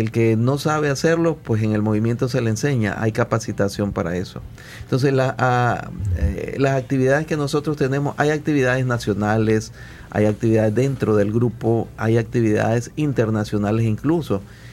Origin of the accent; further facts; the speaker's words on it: Nicaragua; qué es lo que hacemos nosotros como nicaragüenses para celebrar